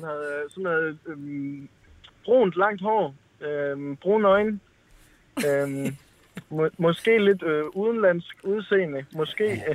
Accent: Skive, Central Denmark Region, Denmark; Kommer fra Skive af.

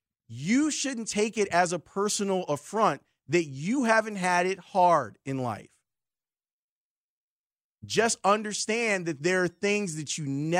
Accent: Roseland, Illinois, United States; Growing up in Roseland, from seventh grade through graduation, I was taking high school classes.

